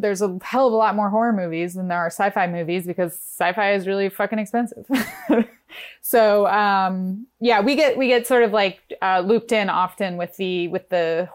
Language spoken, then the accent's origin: English; New York, United States; I'm from New York. I grew up in New York, and It's just such a different, you can go outside of your house and meet people